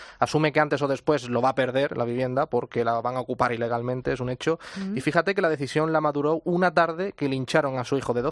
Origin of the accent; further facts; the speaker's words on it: Seville, Andalusia, Spain; Yo soy sevillano, tengo 31 años